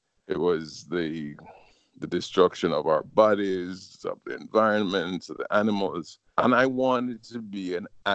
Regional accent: Jamaica; Growing up in Jamaica in the 70s

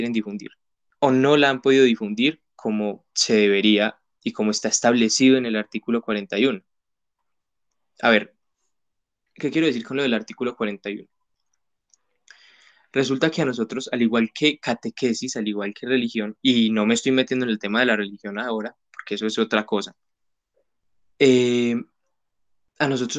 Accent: Colombia; uno como ya mayor de edad, como colombiano, como miembro más o menos útil del país

